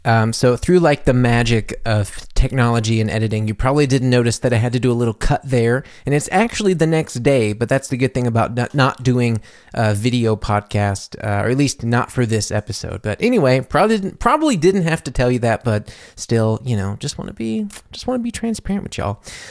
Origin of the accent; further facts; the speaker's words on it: United States; my past as an American